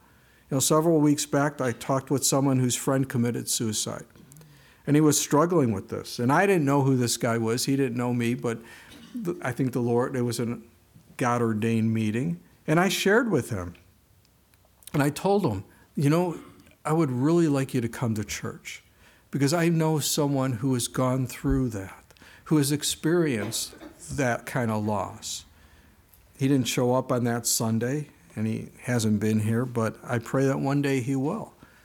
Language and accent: English; the South, United States; Well, I'm a Southerner, but that's not a comfort, my friend.